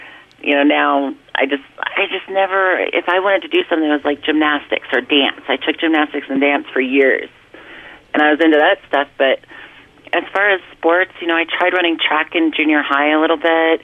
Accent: Nebraska, United States; Hey, I was raised in Nebraska. I can bowl a mean, like, 70.

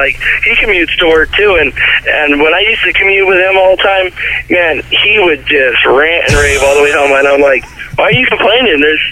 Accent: Modesto, California, United States; I grew up here in Modesto, and all my friends and family and everyone lived here in Modesto.

